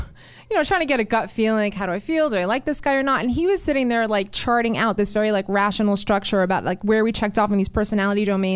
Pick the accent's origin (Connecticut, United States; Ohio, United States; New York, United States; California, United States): New York, United States; And, you know, I grew up in New York and I had actually just had gotten back from Europe